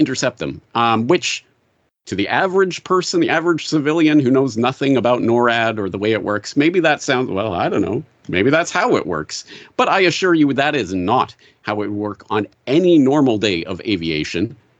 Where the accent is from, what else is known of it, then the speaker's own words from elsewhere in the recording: Canada; certainly the American media, which I was watching as a Canadian. We get, of course, a lot of secondhand American media.